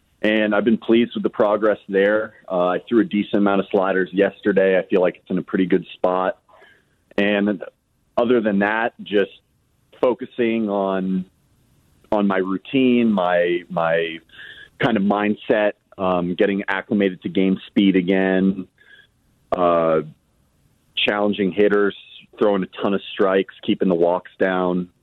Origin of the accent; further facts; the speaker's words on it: Los Angeles, California, United States; It was cool too because we grew up in Los Angeles and like there's a lot of like LA history kind of intertwined in there.